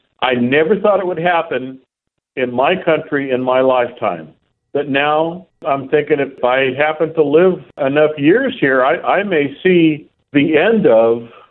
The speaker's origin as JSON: {"language": "English", "town": "San Diego", "region": "California", "country": "United States", "tie": "born or raised there", "also_born_or_lived": "Chula Vista", "said": "I was born in Chula Vista, and I spent the first half of my life in San Diego."}